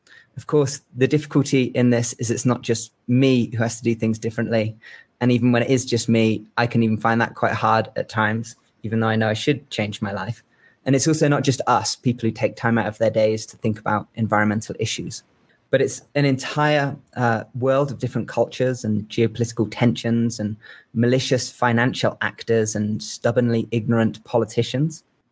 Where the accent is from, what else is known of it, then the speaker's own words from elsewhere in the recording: England, United Kingdom; moved away as an adult; as you can hear, I'm from England. And when I first came to New Mexico as a young Englishman